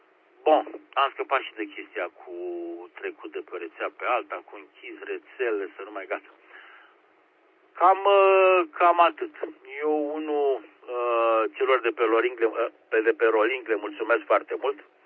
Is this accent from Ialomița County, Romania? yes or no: no; Bucharest, Romania; mie unul ca bucureștean mi-a plăcut seara